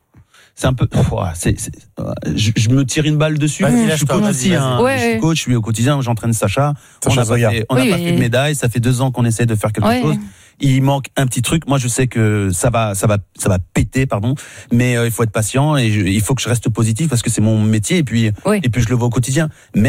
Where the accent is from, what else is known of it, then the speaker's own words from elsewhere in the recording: France; On est français, on sait faire, c'est bon, ça va aller.